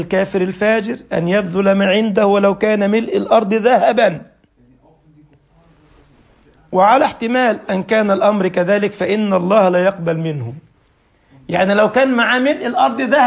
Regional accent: Egypt; كان يعجبني مدير مدرسة عندنا في مصر، فكان كل شهر بيعمل اجتماع بالمدرسين

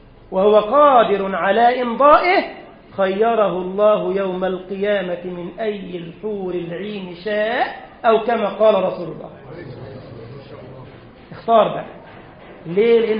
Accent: Egypt; في بلدنا مصر دي وما أكثر الفرعين على نهر النيل ده

